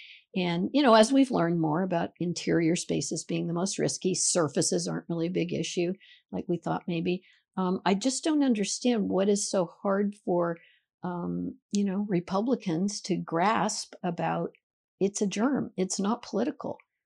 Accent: California, United States; now in Maine, United States; I was born in Maine, but I grew up in California. I went to high school in the Bay Area and then came back to Maine to go to Bowdoin College

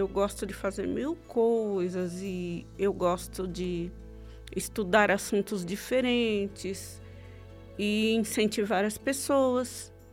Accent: Poá, São Paulo, Brazil; Eu sou da Zona Leste, eu sou de Poá.

